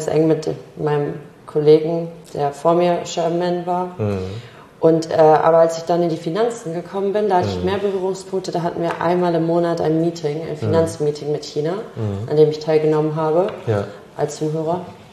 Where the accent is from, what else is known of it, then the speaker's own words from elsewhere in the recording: Porta Westfalica, North Rhine-Westphalia, Germany; aufgewachsen bin ich in Porta, Westfalica, im Kreis Minn. Und da lebe ich heute auch immer noch. Ja, ich bin 29 Jahre alt.